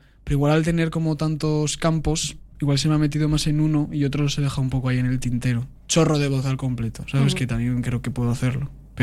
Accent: Basque Country, Spain; Claro, yo he hecho en euskera toda la ikastola, el colegio en mi pueblo

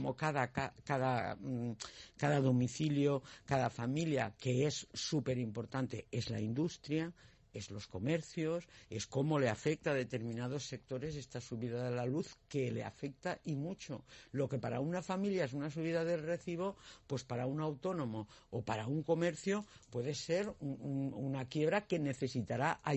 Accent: Community of Madrid, Spain; also born or lived in Catalonia; yo soy muy de Madrid, pero con una visión muy periférica, ¿eh? Quiero decir que yo soy catalana de nacimiento

